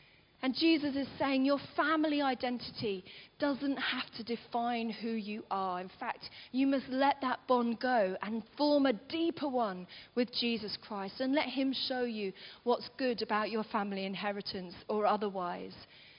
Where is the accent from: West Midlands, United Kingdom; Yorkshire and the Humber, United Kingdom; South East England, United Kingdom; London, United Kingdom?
London, United Kingdom; You know, maybe it's because I'm a Londoner and all of that. And we've got a strong sense sometimes of where we live being who we are.